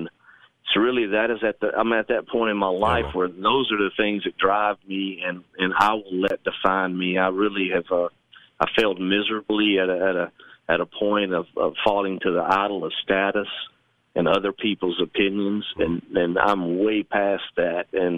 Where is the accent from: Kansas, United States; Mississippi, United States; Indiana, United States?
Mississippi, United States; And, I got back to Mississippi, my home state